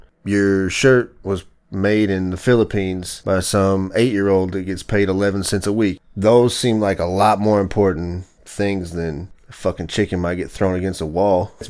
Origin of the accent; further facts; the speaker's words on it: the South, United States; I'm from the South, man. And I grew up in the fucking 80s and the 90s.